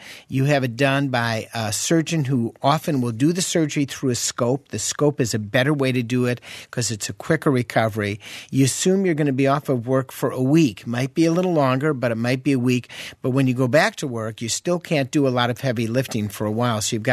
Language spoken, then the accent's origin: English; Wisconsin, United States; I mean, I'm from Wisconsin. I could say milk and yogurt are part of the diet.